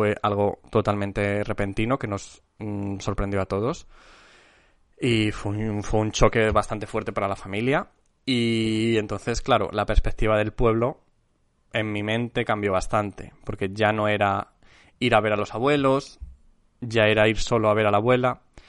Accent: Zamora, Castile and León, Spain; sigo en mi retiro espiritual en Zamora, en mi ciudad natal

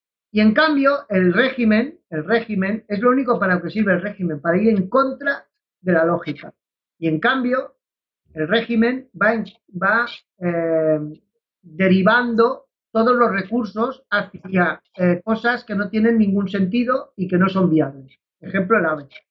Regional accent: Barcelona, Catalonia, Spain; Yo soy barcelonés.

